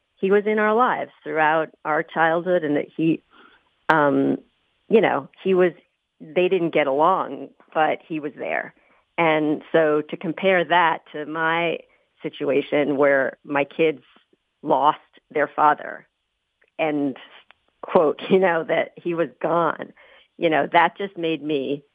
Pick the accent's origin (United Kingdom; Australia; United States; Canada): United States; New York; So, for instance, you know, I grew up in New York.